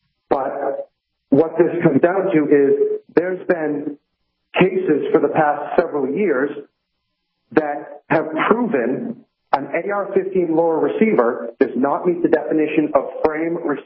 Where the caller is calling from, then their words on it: New Hampshire, United States; So throughout the time they have passed here in Merrimack County